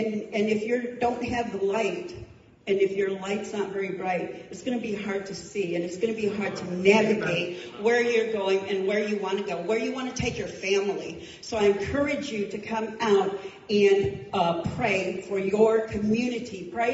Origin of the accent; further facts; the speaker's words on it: Traverse City, Michigan, United States; I'm originally from Traverse City